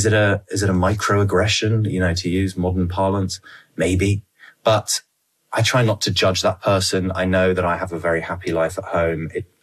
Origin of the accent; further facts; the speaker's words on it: United Kingdom; But as a British person, when you're abroad, you're assumed to know everything about it.